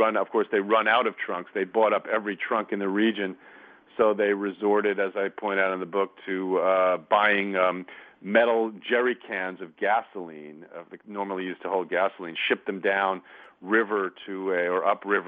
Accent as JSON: {"language": "English", "town": "New York City", "region": "New York", "country": "United States", "tie": "born or raised there", "said": "So I grew up with this in New York City."}